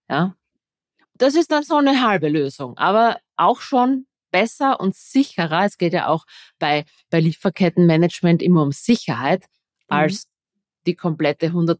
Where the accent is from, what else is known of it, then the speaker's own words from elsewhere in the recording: Austria; ich bin, das hört man, glaube ich, auch von meinem Dialekt. Ich bin Österreicherin.